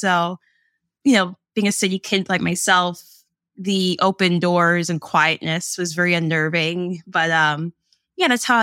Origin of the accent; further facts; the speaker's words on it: New York, United States; also born or lived in Southern US; I'm from New York. My cultural background is Jamaican. Mm-hmm. Both my parents are born in Jamaica. I'm actually the first born American in my family. So yeah, born and raised in New York.